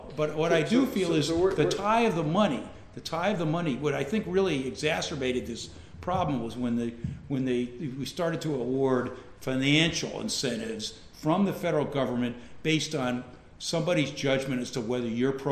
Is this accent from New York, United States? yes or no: yes; Yonkers, New York, United States; I grew up in New York, and I grew up in Yonkers, outside of Yonkers.